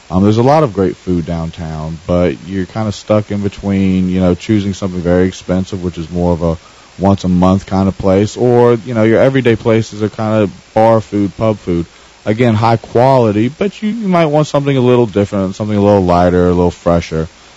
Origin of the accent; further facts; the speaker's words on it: Wilmington, United States; I'm lucky in that I'm from Wilmington and I've been able to assemble this crew.